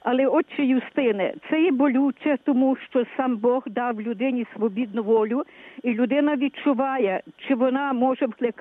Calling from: Lviv, Lviv Oblast, Ukraine; Слава навіки Богу

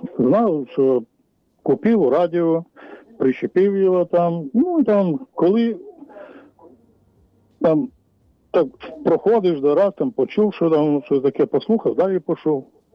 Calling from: Korosten, Zhytomyr Oblast, Ukraine; Коростин.

